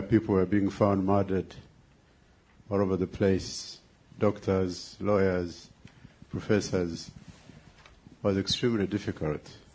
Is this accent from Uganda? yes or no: yes; Uganda; now in United States; I'm from Uganda.